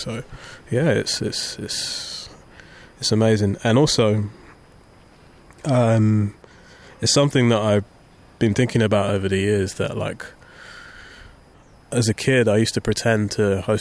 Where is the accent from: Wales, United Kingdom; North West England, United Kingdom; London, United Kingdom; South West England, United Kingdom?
London, United Kingdom; I grew up in Southeast London